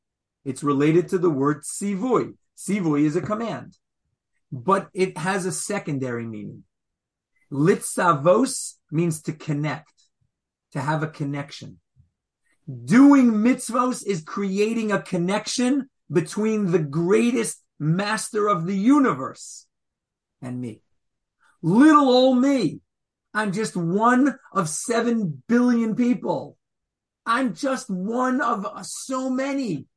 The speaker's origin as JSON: {"language": "English", "region": "New York", "country": "United States", "said": "I'm from New York. I have a hard time saying that word."}